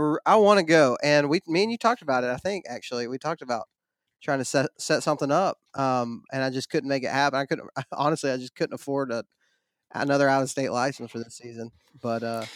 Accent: Texas, United States; also born or lived in Georgia; now in Alabama, United States; Like you said, I live in like North Alabama. I'm from Texas, kind of lived all over the place.

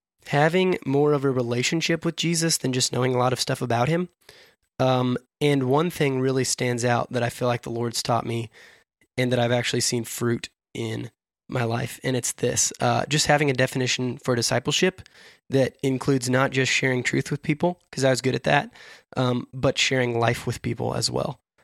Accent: Oklahoma, United States; moved away as an adult; now in Memphis, United States; we moved to Memphis from Oklahoma, moved to Tennessee, two states away. And I'd lived in Oklahoma my whole life.

